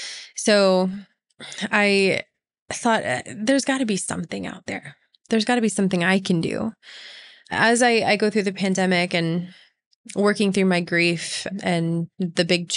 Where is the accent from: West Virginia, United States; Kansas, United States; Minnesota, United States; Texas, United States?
Texas, United States; Dallas; I was raised in Dallas, the heart of the Bible Belt. Went to church every Sunday, and even during the week, I volunteered like crazy.